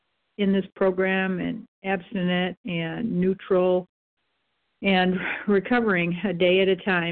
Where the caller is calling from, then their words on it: Michigan, United States; recovered compulsive eater, overeater from Michigan also.